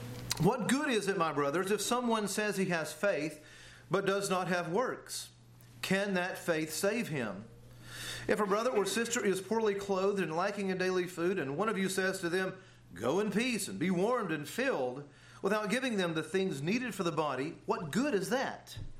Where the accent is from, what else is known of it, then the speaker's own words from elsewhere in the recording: Georgia, United States; I'm from North Georgia.